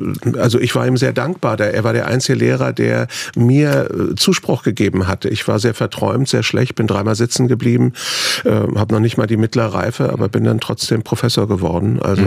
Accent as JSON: {"language": "German", "country": "Germany", "tie": "born or raised there", "also_born_or_lived": "Riga, Latvia", "said": "ich hatte das Glück, dass ich dann Westdeutschland aufgewachsen bin und in eine Zeit in die 60er Jahre, wo ein großer Umbruch war gegen die konventionellen 50er Jahre."}